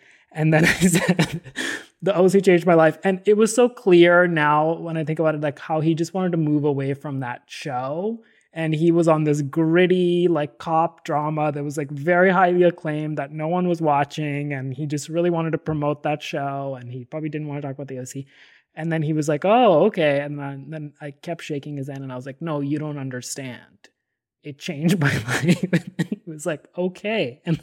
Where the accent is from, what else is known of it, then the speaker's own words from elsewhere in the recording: Delhi, India; So I grew up in Delhi